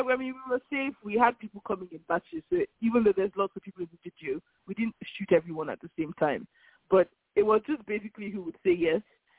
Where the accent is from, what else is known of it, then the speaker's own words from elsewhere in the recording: Lagos, Nigeria; We grew up in Nigeria, in Lagos.